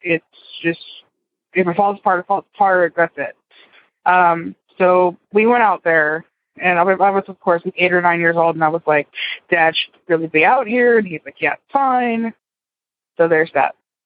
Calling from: Florida, United States; I'm calling from Brevard County, Florida.

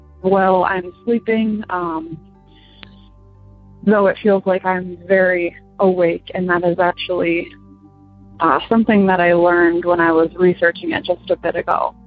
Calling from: Michigan, United States; I'm calling from Michigan.

